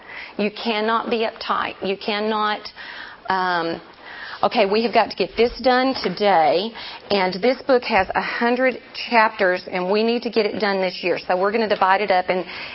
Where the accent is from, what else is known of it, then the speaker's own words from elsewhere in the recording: Texas, United States; I said I'm from Texas.